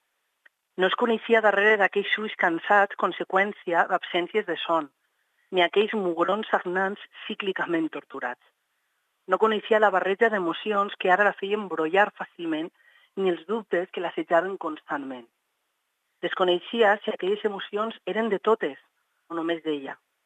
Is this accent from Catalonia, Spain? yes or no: no; Vinaròs, Valencian Community, Spain; Jo sóc de Vinaròs i estic a l'Institut Vilaplana de Vinaròs.